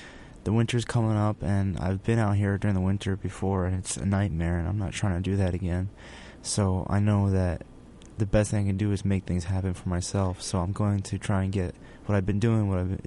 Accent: New York City, New York, United States; I'm from New York City originally, but then I moved upstate

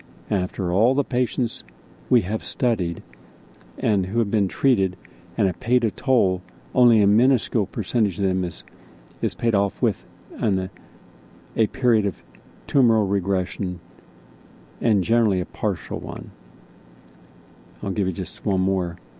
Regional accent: the South, United States; I'm from the South. We love rutabaga down there, and yams, and sweet potatoes, and parsnips, and turnips.

